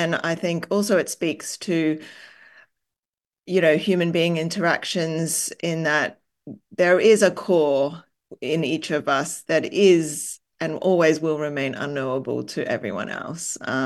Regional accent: Hong Kong; I grew up in Hong Kong and in apartments

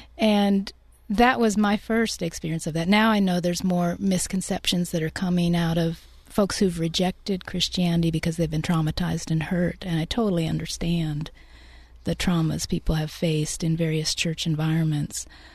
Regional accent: Oklahoma, United States; Well, I know I grew up in Oklahoma, and so in that particular time when I was growing up

